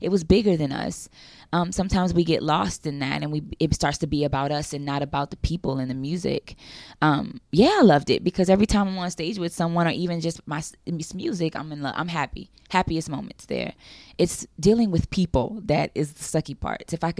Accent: New Orleans, Louisiana, United States; I came from New Orleans where there were no options.

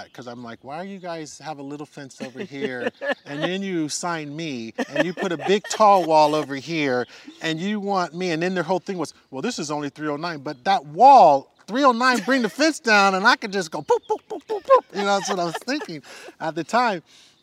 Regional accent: California, United States; I grew up in the Bay Area.

